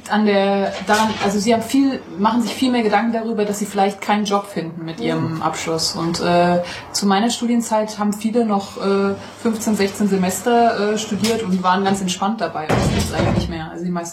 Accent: Bavaria, Germany; Wir kommen aber aus dem Polizeistaat Bayern.

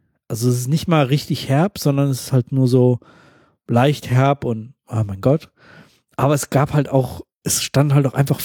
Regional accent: Germany; Naja, ich komme aus Deutschland, Großbritannien ist lokal genug.

